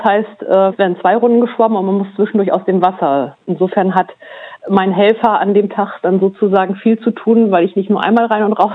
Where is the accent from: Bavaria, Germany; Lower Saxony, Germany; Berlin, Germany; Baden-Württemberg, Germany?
Lower Saxony, Germany; Löningen; ich komme gebürtig aus Löning